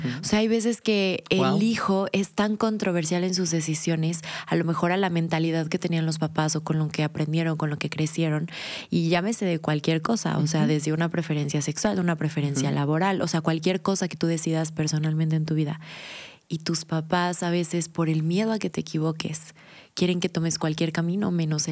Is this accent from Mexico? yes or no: yes; Guadalajara, Jalisco, Mexico; Yo soy de Guadalajara, una ciudad donde la familia es lo más importante, así como en todo México